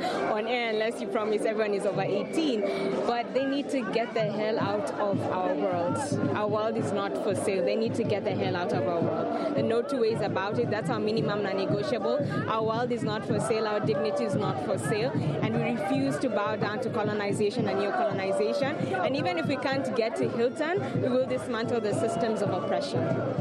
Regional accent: Kenya; I come from Kenya

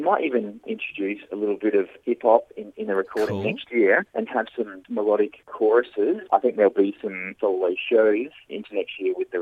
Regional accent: Adelaide, South Australia, Australia; moved away; I grew up in Adelaide there

